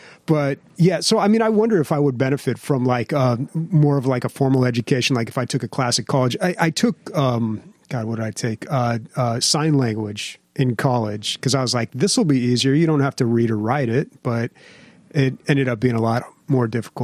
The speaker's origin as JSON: {"language": "English", "town": "San Diego", "region": "California", "country": "United States", "tie": "born or raised there", "said": "Like, that's, of course, I grew up in San Diego. That's what, like, I should have been learning the whole time."}